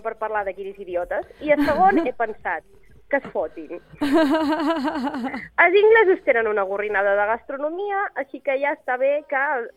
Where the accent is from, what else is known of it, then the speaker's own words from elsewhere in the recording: Puigdenvall, Catalonia, Spain; jo som de Puigdenvall, que és un poble només conegut per restaurant del Camí Vell i per adolescents pujats amb motilles trucades de merda.